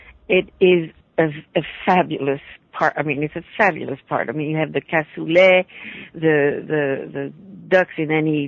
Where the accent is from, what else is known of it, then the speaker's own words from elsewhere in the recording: Paris, Île-de-France, France; born there; English is a second language; I was born in Paris, yes.